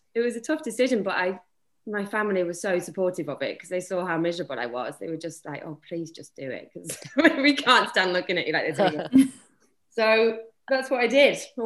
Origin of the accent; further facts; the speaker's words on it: North West England, United Kingdom; You know, I had a lovely garden. I grew up in the Northwest.